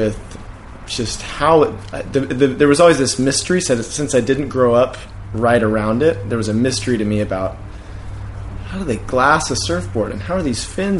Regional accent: Orange, California, United States; So I grew up in Orange, city of Orange, which is like 30 minutes from the beach.

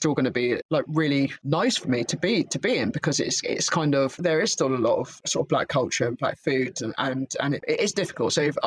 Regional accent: South West England, United Kingdom; now in London, United Kingdom; even though I come from the West Country

